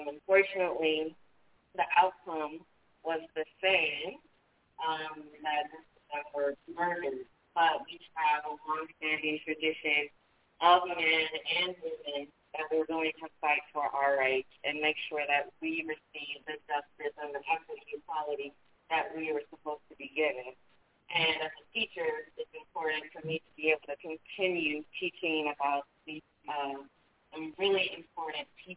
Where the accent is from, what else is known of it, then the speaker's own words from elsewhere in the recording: Evanston, Illinois, United States; I am born and raised in Evanston, so went to school, to middle school, college in Illinois, National Lewis.